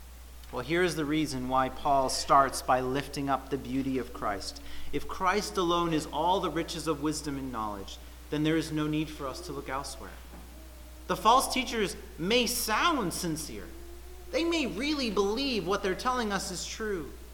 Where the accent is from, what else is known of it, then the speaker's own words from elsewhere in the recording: New England, United States; accent: New England; That's how I would say it in my New England accent.